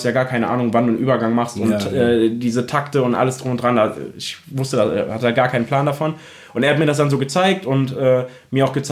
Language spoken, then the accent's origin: German; Remagen, Rhineland-Palatinate, Germany; now in Bad Breisig, Germany; Also ich wohne in Remagen, beziehungsweise in Bad Breisig, aber ich komme ursprünglich aus Remagen, das ist in der Nähe von Bonn.